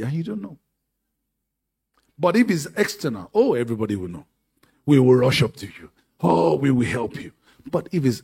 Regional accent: Nigeria; Because I'm from Yoruba in Africa.

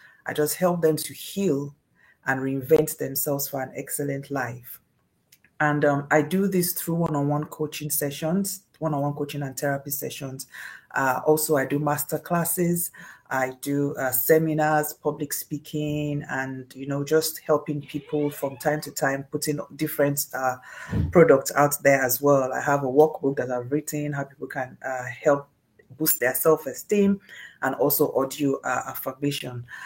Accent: Ibadan, Oyo, Nigeria; born there; So my parents, I was born actually in the city of Ibadan, Nige

